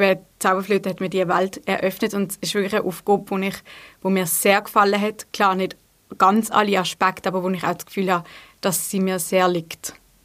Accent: Basel, Basel-Stadt, Switzerland; now in Lucerne, Switzerland; Ich komme ursprünglich aus Basel und jetzt bin ich aber seit, glaube um die 4 Jahre in Luzern und studiere an der Hochschule Gesang, klassischer Gesang

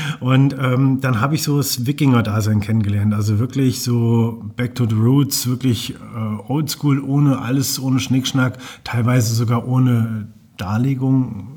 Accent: Fulda, Hesse, Germany; also born or lived in Bad Kissingen / Heidenheim / Königsbronn; ich bin in Bad Kissingen geboren und von dort aus dann direkt nach Fulda gezogen. Vorher noch einen kleinen Umweg über Schwabenlindler, Heidenheim, Königsbronn gemacht. Aber so die meisten von meinen 46 Lenzen habe ich in Fulda verbracht.

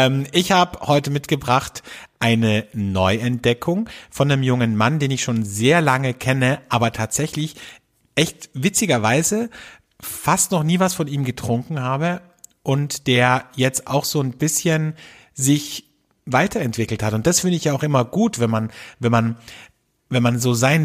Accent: Austria; Wie man bei uns in Österreich sagt, am Wösch, also Welschriesling.

